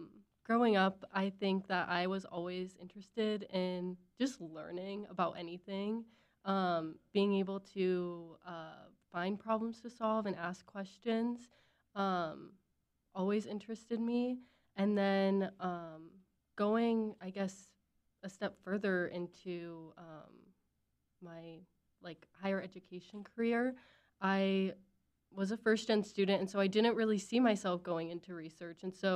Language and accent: English; Cedar Falls, Iowa, United States; Yeah, so I grew up in Cedar Falls, and I did my undergrad at UNI. So I've always been in Iowa